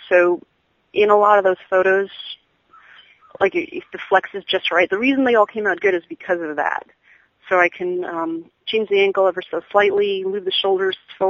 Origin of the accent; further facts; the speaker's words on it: New York, United States; I know you wouldn't believe I grew up in New York.